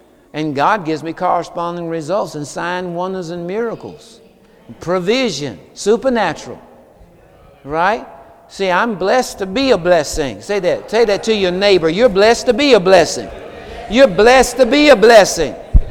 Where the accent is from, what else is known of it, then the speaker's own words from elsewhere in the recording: Seneca, South Carolina, United States; over there on Perry Hill where I was raised in Seneca, South Carolina